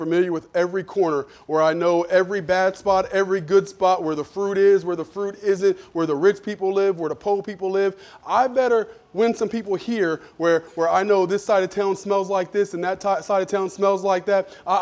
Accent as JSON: {"language": "English", "town": "Wilmington", "region": "Ohio", "country": "United States", "tie": "born or raised there", "said": "I was born in Clint Memorial Hospital in Wilmington, Ohio. I went to Roy E. Holmes Elementary School in Wilmington, Ohio. I went to Wilmington Middle School, Wilmington High School. I went to Wilmington College."}